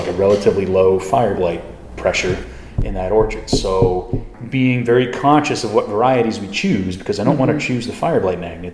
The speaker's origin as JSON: {"language": "English", "town": "Bolton", "region": "Massachusetts", "country": "United States", "tie": "born or raised there", "said": "Bolton, Massachusetts."}